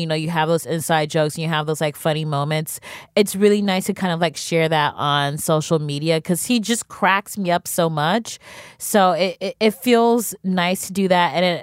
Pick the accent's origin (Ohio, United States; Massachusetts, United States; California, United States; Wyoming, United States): Ohio, United States; Cleveland; Well, my very first joke was a catcalling joke, because I'm from Cleveland, Ohio, and the guys are like really basic.